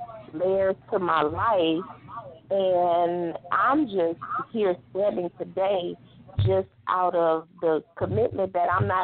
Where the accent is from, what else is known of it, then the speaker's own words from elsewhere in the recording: Detroit, Michigan, United States; also born or lived in Jackson; I'm just a simple gal, born in a little town called Jackson, Michigan. I grew up in Detroit